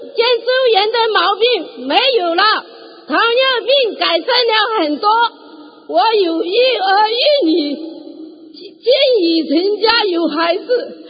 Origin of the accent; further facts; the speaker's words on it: Nanchang, Jiangxi, China; 我是来自江西南昌的弟子